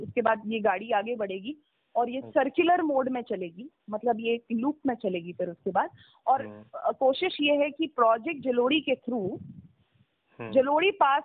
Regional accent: Himachal Pradesh, India; हाँ हिमाचल से हूँ तो ठीक है लोग बोलते हैं अच्छा आप लोकल हैं

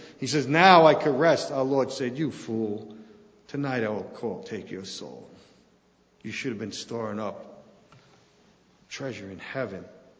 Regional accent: New York City, New York, United States; I always tell people, you know, I grew up in New York City

